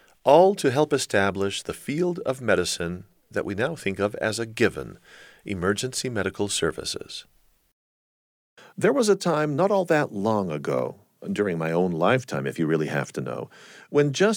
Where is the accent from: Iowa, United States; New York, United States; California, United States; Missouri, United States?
California, United States; San Diego; Well, I myself was just a four-year-old Navy brat growing up in San Diego, California.